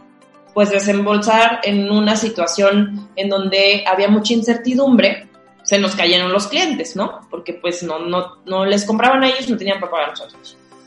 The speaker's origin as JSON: {"language": "Spanish", "town": "Guadalajara", "region": "Jalisco", "country": "Mexico", "tie": "born or raised there", "said": "cuando yo crecí en Guadalajara"}